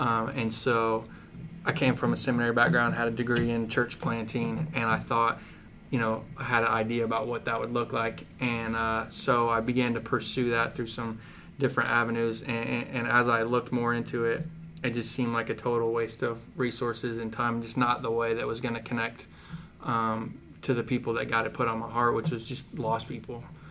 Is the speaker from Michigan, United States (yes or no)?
no; Illinois, United States; now in Nicholasville, United States; Went to Asbury College there, and I'm from Illinois originally, and ended up staying in Jessamine County, in Nicholsville, Wilmore, the two towns there in Jessamine County